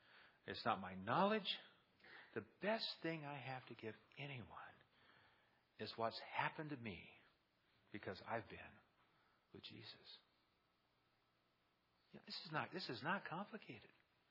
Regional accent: La Puente, California, United States; It was in a little Baptist church I grew up in La Puente, California, a little town east of L.A.

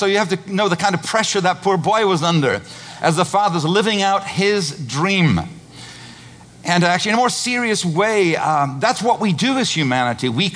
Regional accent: Zimbabwe; I grew up playing cricket in Zimbabwe.

